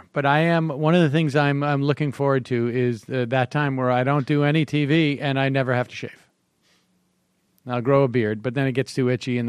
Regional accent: Massachusetts, United States; Now, understand, I'm from Massachusetts.

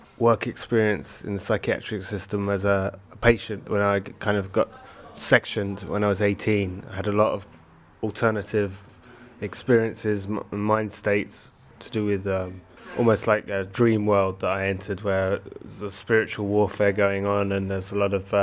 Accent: London, United Kingdom; I'm living in West Yorkshire. I'm from London originally

